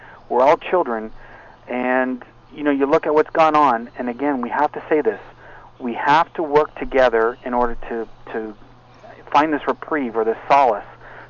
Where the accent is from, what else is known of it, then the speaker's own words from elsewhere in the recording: Canada; Now, I'm Canadian